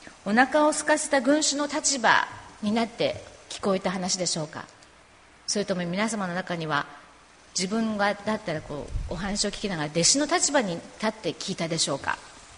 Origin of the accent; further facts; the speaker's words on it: Kanto, Japan; 私は関東出身なので、日本だったらそれこそなんかこう富士山の近くの樹海とか想像しちゃいますけども